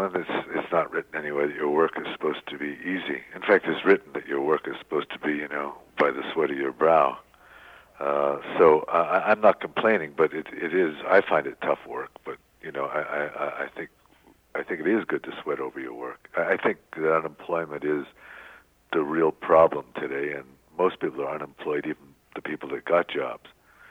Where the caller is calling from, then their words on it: Los Angeles, California, United States; I'm calling from a tremendously beautiful pine table in Los Angeles.